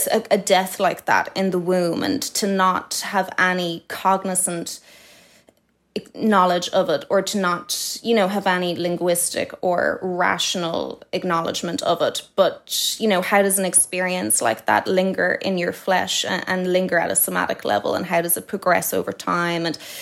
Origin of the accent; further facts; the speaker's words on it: Dublin, Leinster, Ireland; But yeah, I grew up in Sandymount, very blessed childhood, very, very beautiful childhood.